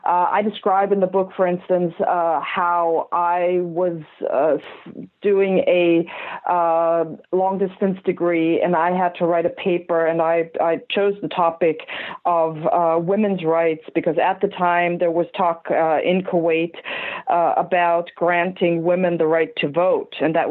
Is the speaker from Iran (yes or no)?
yes; Iran; I grew up in Iran